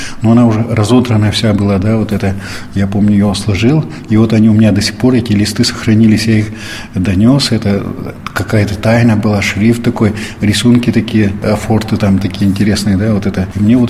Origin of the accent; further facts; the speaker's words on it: Izhevsk, Udmurtia, Russia; А мне секретарша говорит, вы откуда? Я говорю, с Ижевска.